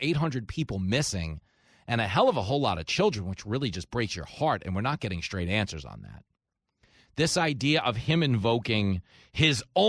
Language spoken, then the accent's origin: English; New York, United States; I grew up in New York.